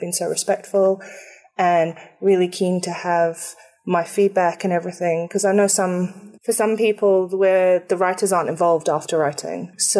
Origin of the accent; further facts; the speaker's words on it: England, United Kingdom; Well, I am actually English.